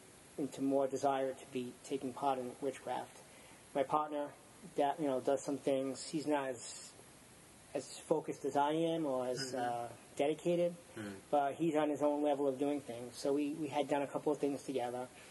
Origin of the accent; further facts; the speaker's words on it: Rhode Island, United States; moved away as an adult; When I moved up, I'm from Rhode Island, so when I moved up here in 93